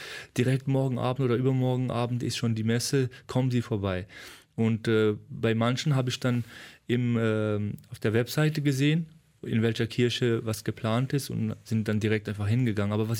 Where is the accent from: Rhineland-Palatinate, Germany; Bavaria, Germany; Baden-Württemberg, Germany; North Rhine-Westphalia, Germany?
North Rhine-Westphalia, Germany; Cologne; dass man als Kölner das auch schreibt